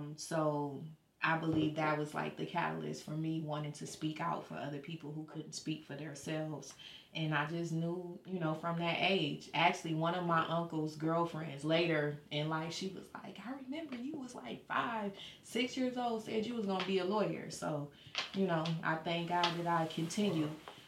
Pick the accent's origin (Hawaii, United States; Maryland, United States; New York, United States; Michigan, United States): Michigan, United States; Grand Rapids; born there; I was born in Grand Rapids, Michigan, home of Floyd Mayweather, home of … home of the Barge family.